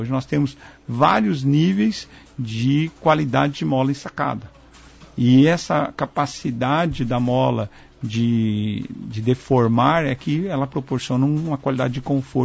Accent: Brazil; Isso é, para mim, uma coisa triste, falando como brasileiro, né, como consumidor do nosso país

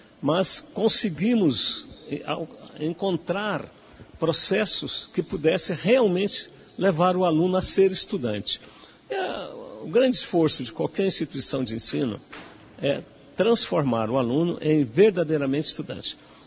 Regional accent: Maringá, Paraná, Brazil; aqui de Maringá, nascemos aqui, eu me criei aqui em Maringá

